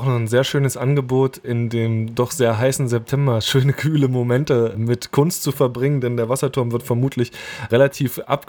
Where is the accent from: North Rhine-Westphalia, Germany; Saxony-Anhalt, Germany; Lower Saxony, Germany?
Saxony-Anhalt, Germany; Halberstadt; ich bin in Halberstadt aufgewachsen, muss ich dazu sagen. Das heißt also, das ist so ein bisschen ein recht vertrauter Ort für mich.